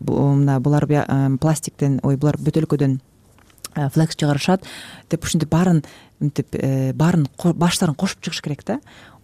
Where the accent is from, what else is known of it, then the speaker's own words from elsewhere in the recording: Talas Region, Kyrgyzstan; also born or lived in Bishkek / Zurich; мен мындай Бишкекте жүрүп, анан Цюрихте жашап, бүгүн Таласка барам, өзүм Таластан болом.